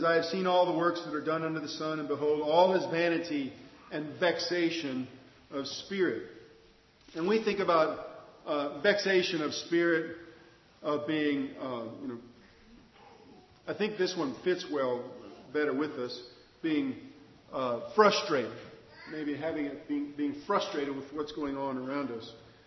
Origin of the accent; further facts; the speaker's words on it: Idaho, United States; I'm from Idaho, and I know a lot about wind. And because the wind blows all the time in southern Idaho, constantly.